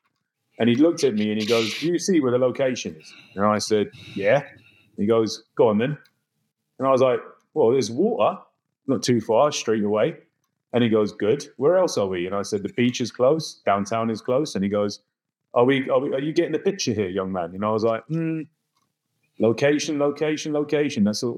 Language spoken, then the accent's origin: English; London, United Kingdom; I was born and raised in North London. That's where I'm from. My parents are immigrants from India. My mother came when she was married to my father at 20 years old, arranged marriage, very typical of Indian culture. Grew up in North London, middle-class